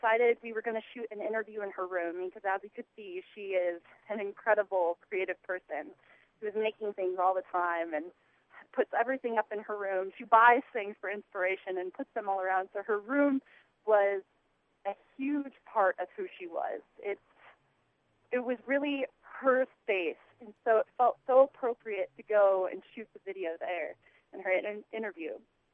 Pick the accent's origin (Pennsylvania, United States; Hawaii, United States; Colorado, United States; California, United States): Colorado, United States; Ouray; now in Santa Fe, United States; I'm from Ouray, Colorado, and currently I am studying film and photography at school.